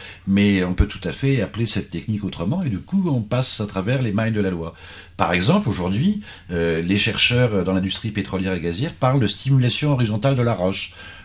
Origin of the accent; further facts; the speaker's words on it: Occitanie, France; enfin moi je suis du Languedoc